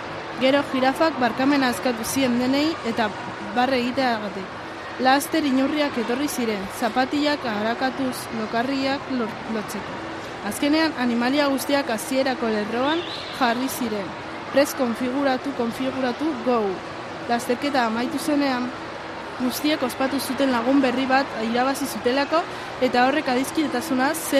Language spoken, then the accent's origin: Basque; Alonsotegi, Basque Country, Spain; Alonsotegitik